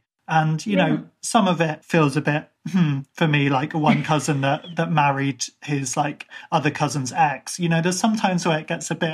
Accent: Ireland; within my family, being Irish, we have arranged marriages.

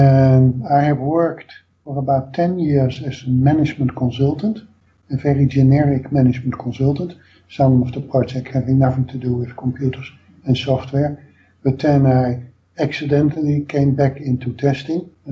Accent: Netherlands; English is a second language; Well, I'm Dutch. I'm from the Netherlands.

